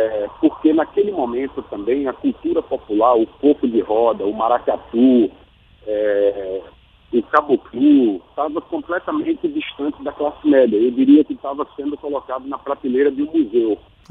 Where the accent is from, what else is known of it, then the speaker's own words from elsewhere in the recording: Recife, Pernambuco, Brazil; E como somos aqui do Recife